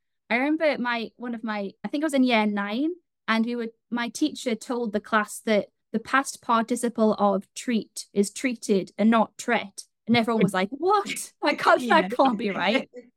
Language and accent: English; Newcastle, North East England, United Kingdom; accent: Geordie; Now, I'm from Newcastle in the Northeast.